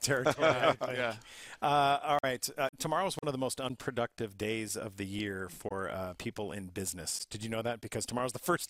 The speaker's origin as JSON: {"language": "English", "town": "Warrenton", "region": "Oregon", "country": "United States", "tie": "born or raised there", "said": "I grew up on the Oregon coast, just at the mouth of the Columbia River, and Brian's an accomplished fisherman, would always go up there to my hometown in Warrenton"}